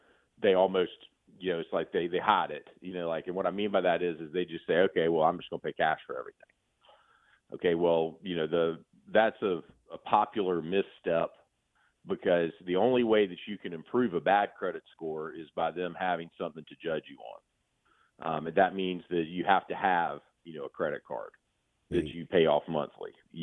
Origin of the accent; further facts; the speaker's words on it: Moncks Corner, South Carolina, United States; also born or lived in Charleston; Well, I grew up in Charleston. I'm from Monk's Corner.